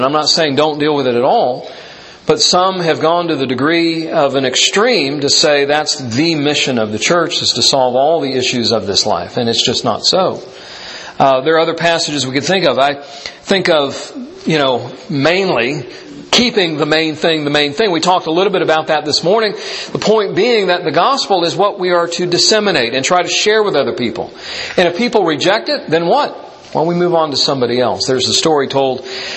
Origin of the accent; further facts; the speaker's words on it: Miami, Florida, United States; And that's, you know, I'm from Miami. How would he know? I said that to him. I said, well, I'm from Miami.